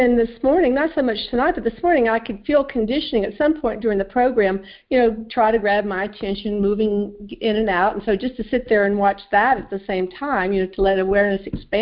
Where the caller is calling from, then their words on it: North Carolina, United States; in North Carolina.